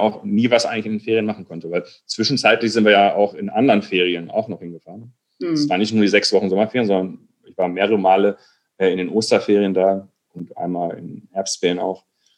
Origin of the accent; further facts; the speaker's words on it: North Rhine-Westphalia, Germany; Wir sind im Kreis Recklinghausen aufgewachsen, mitten im Ruhrgebiet.